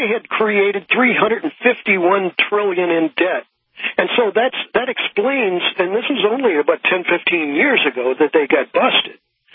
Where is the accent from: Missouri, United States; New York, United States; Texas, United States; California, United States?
Missouri, United States; And I came from Missouri.